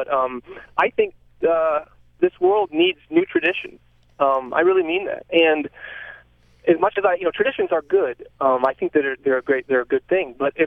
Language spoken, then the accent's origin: English; Midwest, United States; I'm from the Midwest